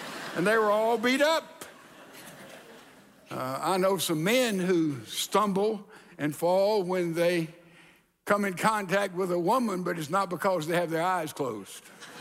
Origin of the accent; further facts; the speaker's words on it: Texas, United States; I'm from the South, and we here in Texas, we open the door for ladies.